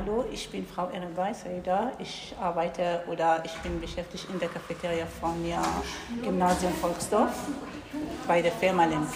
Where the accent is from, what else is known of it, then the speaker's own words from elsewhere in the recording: Algeria; ich komme wie gesagt aus Algerien.